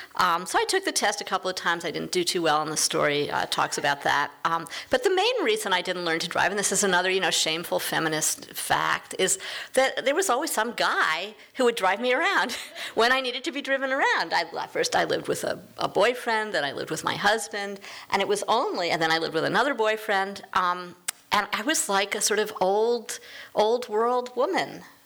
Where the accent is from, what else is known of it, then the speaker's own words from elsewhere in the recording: New York, United States; Well, I grew up in New York. That's been my excuse all along. You don't learn to drive when you're 15 or 16, mostly